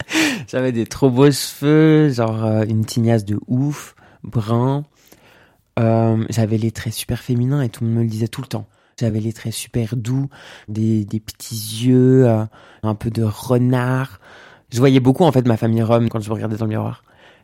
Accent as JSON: {"language": "French", "region": "Geneva", "country": "Switzerland", "said": "J'ai 32 ans, je suis genevoise et aussi rome."}